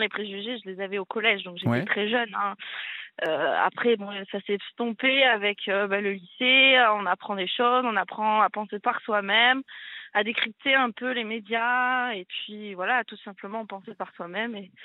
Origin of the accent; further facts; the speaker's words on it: Nouvelle-Aquitaine, France; Alors, non, pas du tout. Je suis originaire de Charente.